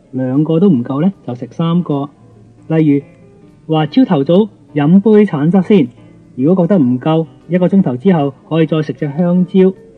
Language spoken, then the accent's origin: Cantonese; China; 所以我哋中国人下昼饮茶点心咧系唔系咁好嘅？